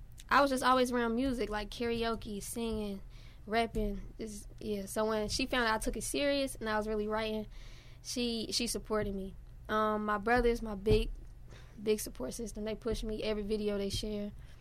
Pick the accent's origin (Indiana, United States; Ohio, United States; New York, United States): Ohio, United States; Cincinnati; The people around here, very similar to the people I grew up with in Cincinnati.